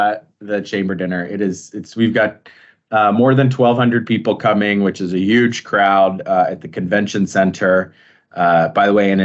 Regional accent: Columbus, Ohio, United States; now in Cincinnati, United States; In Columbus, Ohio.

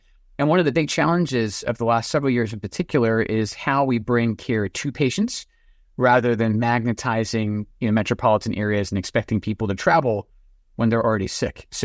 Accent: Edinburgh, Scotland, United Kingdom; Yeah. So I grew up in Edinburgh

